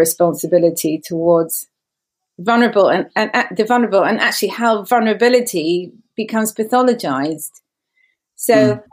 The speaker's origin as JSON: {"language": "English", "town": "Brighton", "region": "South East England", "country": "United Kingdom", "tie": "born or raised there", "said": "I was in Brighton, my hometown. It's not where I live now, but where I grew up."}